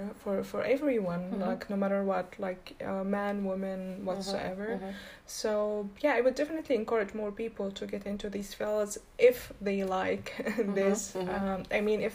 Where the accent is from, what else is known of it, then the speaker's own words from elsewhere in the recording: Egypt; now in Berlin, Germany; Well, I'm from Egypt, and I have been living in Berlin for 4 years.